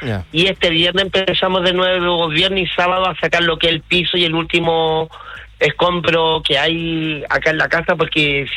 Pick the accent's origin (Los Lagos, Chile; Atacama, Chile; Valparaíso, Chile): Valparaíso, Chile; Nunca pensé como porteña que la longaniza era de San Carlos.